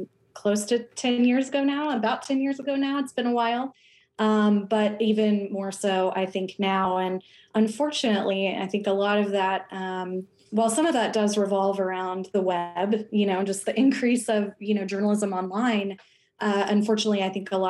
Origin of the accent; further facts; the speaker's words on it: Edmond, Oklahoma, United States; I was born and raised here in Oklahoma. I am an Okie through and through. I grew up in Edmond, went to school there, K through 12, and then went to journalism school at OU and graduated from there.